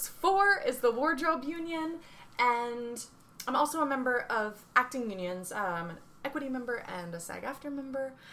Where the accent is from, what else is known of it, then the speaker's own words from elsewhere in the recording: Cape May, New Jersey, United States; I'm from South Jersey, a small beach town called Cape May.